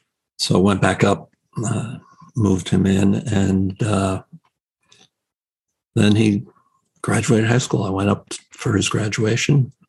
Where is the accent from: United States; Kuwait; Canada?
United States; New Jersey; driving around basically saying, hi, I'm from New Jersey.